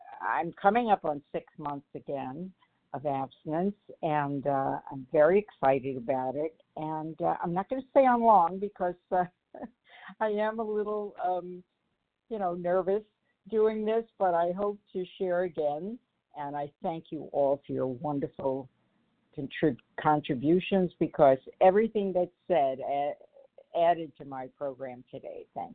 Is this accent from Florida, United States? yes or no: yes; Coconut Creek, Florida, United States; I'm from Coconut Creek, Florida.